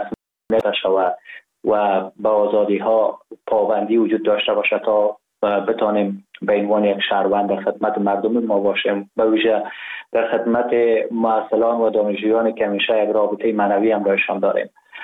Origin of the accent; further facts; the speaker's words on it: Ghazni, Afghanistan; also born or lived in Kabul; مزاده شهر ولایت غزنی هستم. در شهر غزنی به دنیا آمدیم، دوره کودکی خود را در غزنی و کابل سپری کردیم، دوره مکتب را قسمت تا صنف 4 و 5 در کابل پشت سر نهادیم و بعدا در غزنی رفتیم